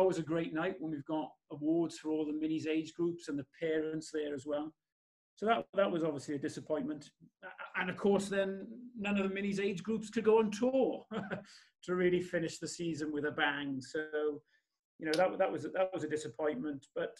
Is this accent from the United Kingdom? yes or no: yes; Bridgend, Wales, United Kingdom; I'm born and raised in Bridge End. So I went to Trelallis Primary, which is just on the outskirts of Bridge End, heading towards Puthcawl. And then I went to Brinterion Comprehensive.